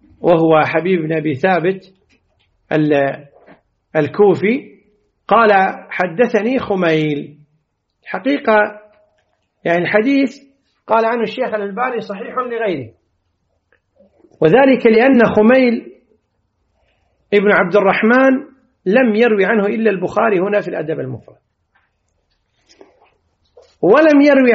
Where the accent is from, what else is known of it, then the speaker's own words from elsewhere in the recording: Kuwait; والمثل عندنا بالكويت يقول: لي مو على دينك ما يعينك